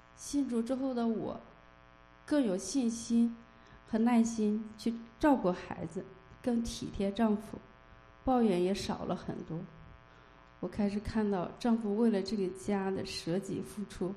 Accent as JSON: {"language": "Chinese", "town": "Nanyang", "region": "Henan", "country": "China", "tie": "born or raised there", "moved": "as an adult", "lives_now": "Toronto, Canada", "said": "，我老家是河南南阳，我是2022年5月来多伦多，现在在 AMD 做芯片验证工作。我的先生王鑫，他也是河南南阳人，我们老乡"}